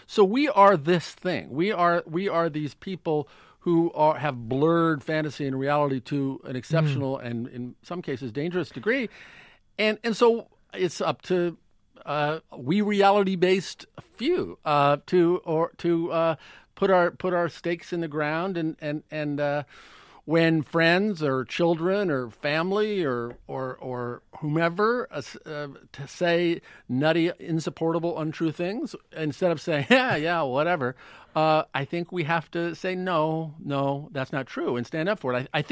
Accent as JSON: {"language": "English", "country": "United States", "said": "But I am a hopeful person. I am an optimist. I am an American."}